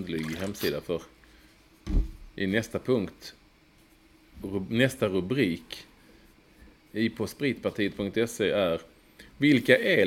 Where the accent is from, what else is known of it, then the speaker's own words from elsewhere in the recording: Malmö, Skåne, Sweden; Lindängen i Malmö, där jag växte upp typ fram tills jag var 15-16 år.